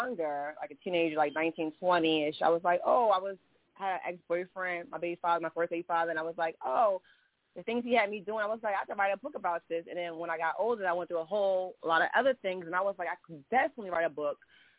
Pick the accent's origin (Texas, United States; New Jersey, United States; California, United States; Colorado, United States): New Jersey, United States; Teaneck; I'm from Teaneck, New Jersey.